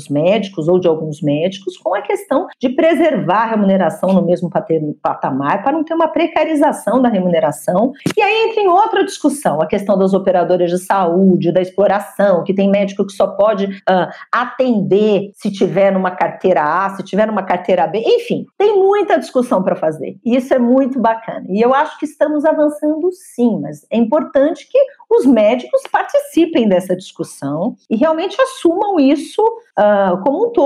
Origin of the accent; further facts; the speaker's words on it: São Paulo, Brazil; eu só posso dar aula para aluno de São Paulo, porque eu sou de São Paulo.